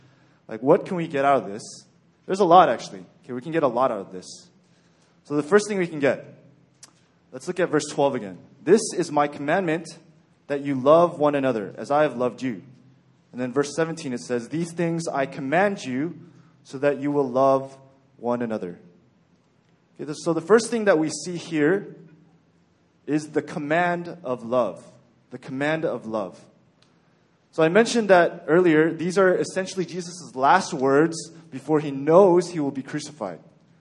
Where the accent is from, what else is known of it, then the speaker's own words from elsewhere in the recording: Texas, United States; I'm originally from Texas, and no Texans in the room, okay.